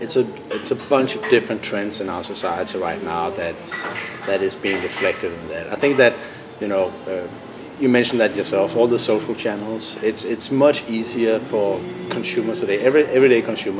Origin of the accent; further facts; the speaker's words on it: Denmark; accent: Danish; English is a second language; now in San Francisco, United States; We are originally a Danish company, thus my funny accent.